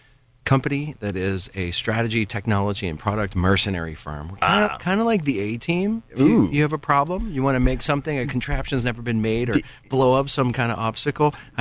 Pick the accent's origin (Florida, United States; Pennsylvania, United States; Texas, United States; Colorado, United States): Pennsylvania, United States; Johnstown; Well, I grew up in the Johnstown area and spent a lot of my life traveling and living other places, like Washington, D.C. and other big cities.